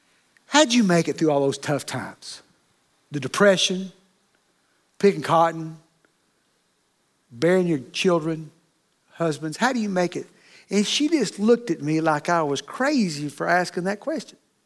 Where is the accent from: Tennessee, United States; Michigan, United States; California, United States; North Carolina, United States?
Tennessee, United States; Cleveland; I grew up here in Cleveland, Tennessee, Bradley County